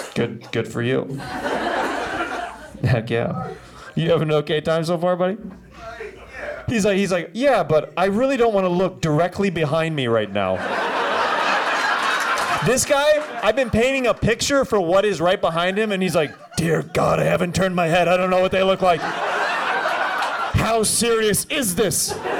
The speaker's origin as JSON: {"language": "English", "region": "Kansas", "country": "United States", "said": "And I have family that live in trailer parks. I'm from Kansas, like I'm a country boy, you know?"}